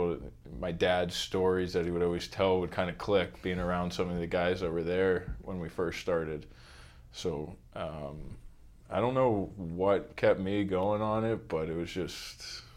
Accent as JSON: {"language": "English", "town": "Winnipeg", "region": "Manitoba", "country": "Canada", "tie": "born there", "said": "I was born in 89 in Winnipeg. And from there, my dad kind of moved around a bit."}